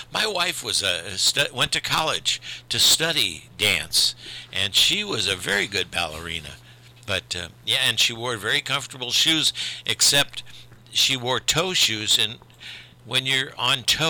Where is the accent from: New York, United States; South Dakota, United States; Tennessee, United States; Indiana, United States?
Indiana, United States; Indianapolis; born there; I was born in Indianapolis.